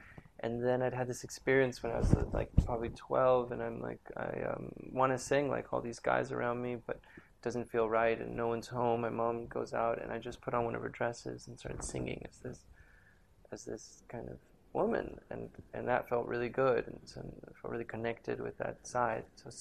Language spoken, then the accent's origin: English; Caracas, Capital District, Venezuela; I grew up in Venezuela, in Caracas, Venezuela